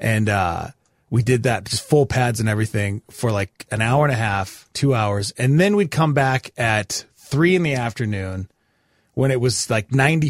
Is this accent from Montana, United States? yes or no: yes; Ennis, Montana, United States; this was close to the house I grew up in Ennis, Montana.